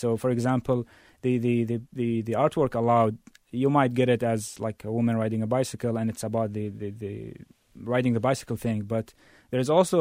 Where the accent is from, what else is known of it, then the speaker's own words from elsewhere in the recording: Kuwait; I mean, I come from Kuwait. Kuwait is a very small country.